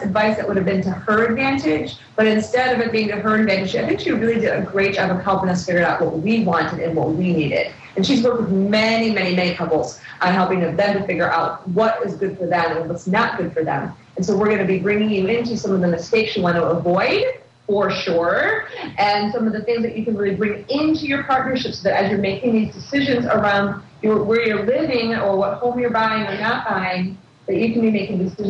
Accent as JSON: {"language": "English", "region": "Midwest", "country": "United States", "tie": "born or raised there", "lives_now": "California, United States", "said": "And you know, we grew up in the Midwest, and in the Midwest, it's a certain price range."}